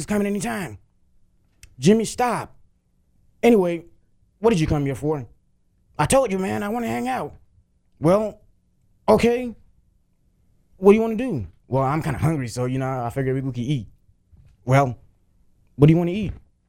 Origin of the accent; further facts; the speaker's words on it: Ghana; English is a second language; now in United States; I've been in this country for 10 years, and I came from Africa, right?